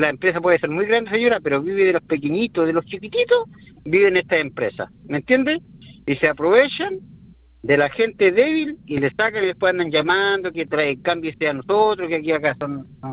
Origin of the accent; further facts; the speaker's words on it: Cunco, Araucanía, Chile; Yo no soy de Temuco, soy de Cunco, de cerca de Cunco.